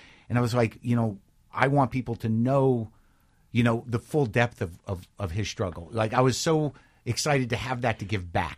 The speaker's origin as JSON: {"language": "English", "town": "Albuquerque", "region": "New Mexico", "country": "United States", "tie": "born or raised there", "also_born_or_lived": "New Jersey / Alaska", "said": "Well, I was born in New Jersey. The first 6 years or so I did in New Jersey, and then I was in Alaska for a couple of years. Then I grew up primarily in New Mexico, Albuquerque."}